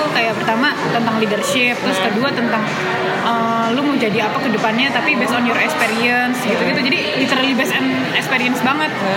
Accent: Tangerang, Banten, Indonesia; Kebetulan aku dari Tangerang.

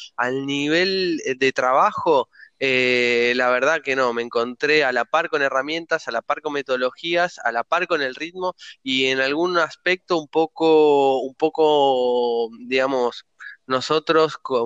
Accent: Argentina; particularmente yo no tengo ciudadanía europea, soy argentino

